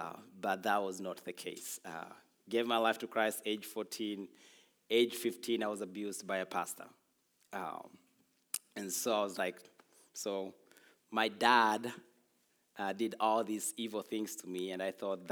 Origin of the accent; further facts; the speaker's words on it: Tanzania; now in United States; I'm from Tanzania, East Africa originally. I became a U.S. citizen last year, so yay.